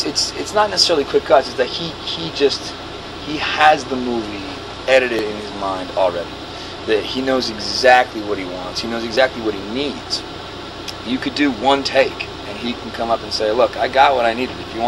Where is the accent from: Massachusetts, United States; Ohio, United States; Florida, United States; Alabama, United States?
Massachusetts, United States; Boston; I mean, I'm not built for the heat. You know what I mean? I'm from Boston.